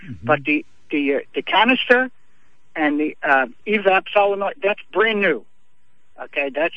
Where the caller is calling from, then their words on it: Lindenhurst, New York, United States; I'm calling from Lindenhurst.